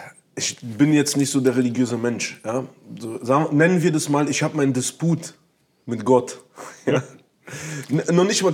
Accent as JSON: {"language": "German", "region": "Berlin", "country": "Germany", "tie": "born or raised there", "said": "weil ich ja so groß geworden bin im Wedding."}